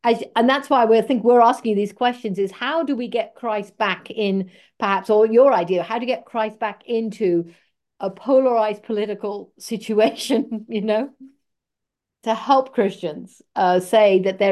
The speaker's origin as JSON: {"language": "English", "region": "England", "country": "United Kingdom", "tie": "born or raised there", "lives_now": "United States", "said": "Whereas if growing up in England at some point, the Queen, or now it's the King, was the head of the Church of England."}